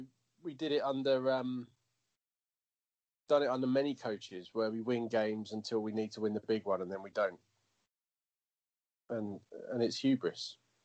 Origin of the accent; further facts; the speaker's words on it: England, United Kingdom; that's as an Englishman who likes watching England win